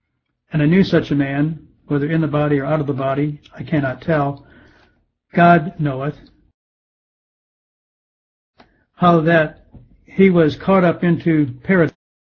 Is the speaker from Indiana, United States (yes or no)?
yes; Westfield, Indiana, United States; And we're from Westfield, Indiana, where we say that the religious freedom is an oxymoron.